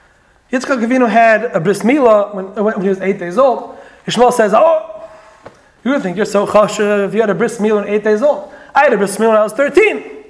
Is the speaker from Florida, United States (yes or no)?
yes; Miami, Florida, United States; In America, you know, I grew up in Miami, right? I grew up in Miami